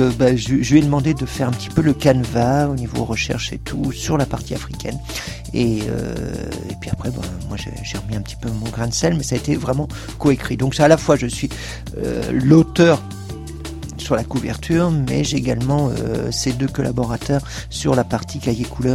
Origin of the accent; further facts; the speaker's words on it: Pays de la Loire, France; Je viens d'où, en fait, de l'Anjou, l'Anjou profond, d'une région qui s'appelle l'Anjou noir.